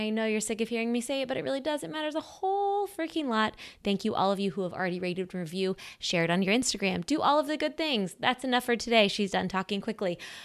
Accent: St. Louis, Missouri, United States; Anthony Boyer from DDO is her agent and we're both from St. Louis.

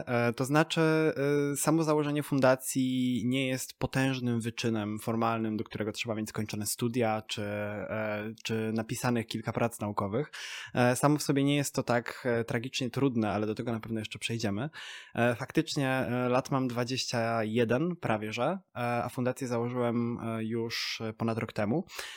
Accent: Poznań, Greater Poland Voivodeship, Poland; Ja się tutaj urodziłem, śmieję się, że jestem poznaniakiem na 15 pokoleń wstecz, bo faktycznie gdzie nie wejdę w moje drzewo genealogiczne, to się okazuje, że to był ktoś z Poznania i zawsze gdzieś wokół tego miasta się kręciłem, tu się urodziłem

